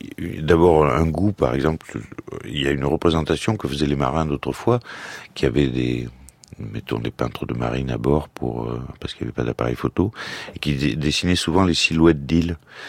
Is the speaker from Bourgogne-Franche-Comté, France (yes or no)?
no; Nouvelle-Aquitaine, France; born there; moi je suis né dans le Béarn, mon père parlait pas français en arrivant à l'école. Et il était puni s'il parlait le patois béarnais. Et ses 3 enfants, dont moi-même, je parle pas un mot de béarnais.